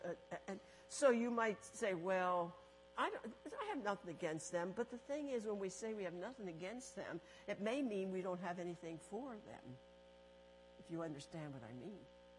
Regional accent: United States; Because as an American, they're a threat to us now.

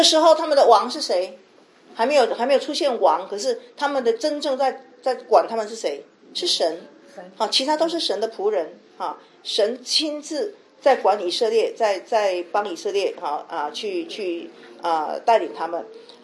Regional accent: China; 我们中国人对月亮比较有神话的这种色彩哈

